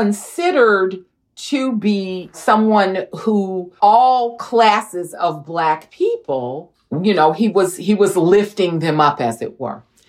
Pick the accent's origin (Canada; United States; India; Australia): United States; Durham, North Carolina; When I was growing up in Durham, North Carolina